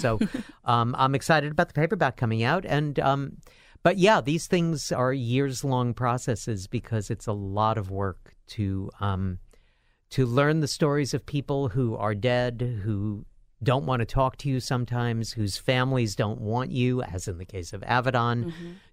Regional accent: New York City, New York, United States; I used to joke that I grew up in Madison Square Garden, Yankee Stadium, the Polo Grounds, and later Shea Stadium.

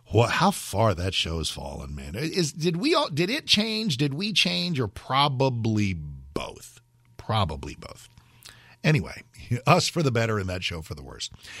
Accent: New Jersey, United States; I'm from Jersey.

